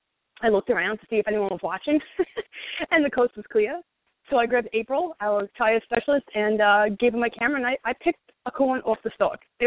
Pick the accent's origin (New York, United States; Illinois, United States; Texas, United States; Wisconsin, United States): New York, United States; Brooklyn; You know, growing up in Brooklyn, New York, cornfields weren't exactly something I saw every single day, or at all for that matter.